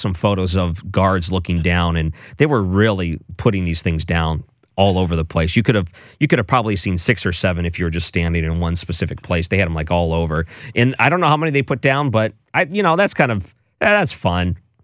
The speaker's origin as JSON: {"language": "English", "region": "Indiana", "country": "United States", "said": "I almost said Governor Pence because I come from Indiana where he was governor."}